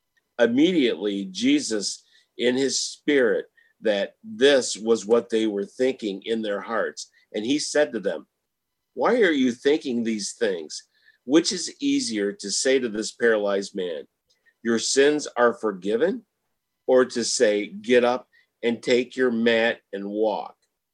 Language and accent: English; Michigan, United States; Well, I'm from Michigan, and Indiana is just a pansy.